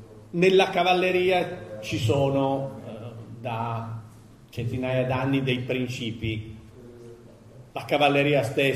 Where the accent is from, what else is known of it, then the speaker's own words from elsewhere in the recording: Porto Venere, Liguria, Italy; io vengo da Porto Venere, è un posto molto bello, siete tutti invitati